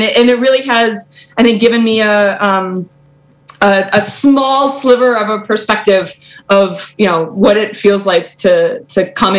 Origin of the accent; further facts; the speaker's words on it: United States; now in Canada; So I'm American. I grew up in the States. I did all my training in the States.